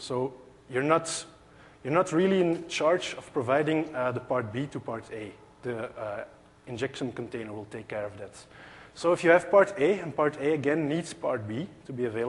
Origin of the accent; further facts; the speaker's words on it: Belgium; I'm from Belgium.